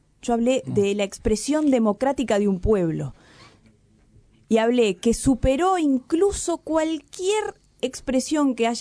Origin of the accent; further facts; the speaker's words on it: Uruguay; yo no soy brasileña, yo soy uruguaya